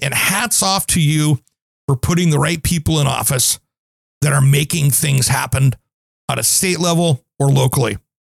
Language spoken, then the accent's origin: English; Portland, Oregon, United States; we've got an interesting housing situation going on here in Portland, my hometown.